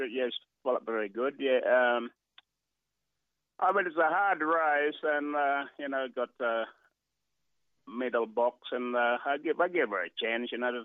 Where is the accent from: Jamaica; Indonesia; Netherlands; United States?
Indonesia; Bali; English is a second language; moved away as an adult; now in Sydney, Australia; I come from Bali about 40 years ago.